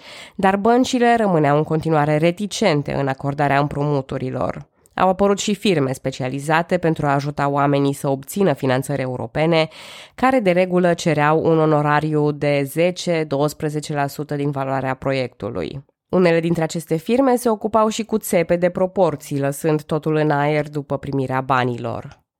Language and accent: Romanian; Transylvania, Romania; bine, și eu sunt ardeleancă, dar oricum nu ne grăbim nicăieri